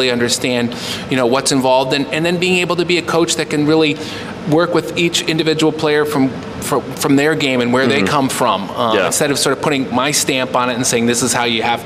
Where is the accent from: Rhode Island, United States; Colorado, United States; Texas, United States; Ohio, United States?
Ohio, United States; I graduated in 1995, so I was a kid from Ohio.